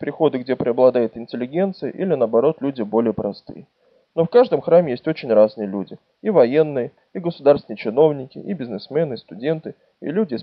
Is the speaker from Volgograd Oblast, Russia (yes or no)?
no; Moscow, Russia; born there; Я родился в самом центре Москвы, на улице Остоженко.